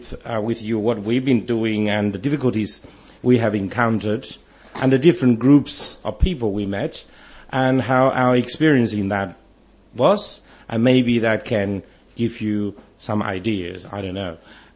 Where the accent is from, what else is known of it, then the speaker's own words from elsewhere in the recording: Guangdong, China; moved away as an adult; also born or lived in Inner Mongolia; now in Australia; I was born in Inner Mongolia and where my parents worked, and we stayed there until 1979, then moved back to southern China, and then I went to university, and I left China in 1989.